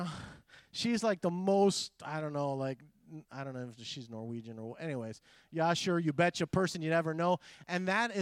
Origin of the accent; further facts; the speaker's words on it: Greece; I grew up in Greece. I was, grew up around a lady from India